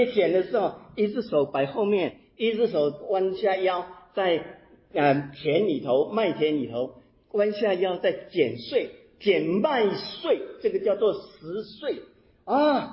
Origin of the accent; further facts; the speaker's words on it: Taiwan; 我是在台湾长大的，台湾我成长的过程当中有记得有一本杂志叫做十岁，那时候我在台湾还没信主